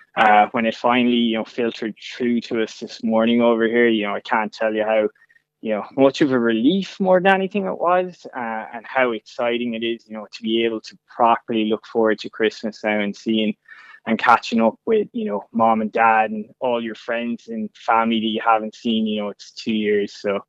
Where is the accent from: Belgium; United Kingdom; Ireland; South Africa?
Ireland; Portumna, County Galway; now in Washington, D.C., United States; I'm originally from Portumna, County Galway, and I'm currently living in Washington, D.C.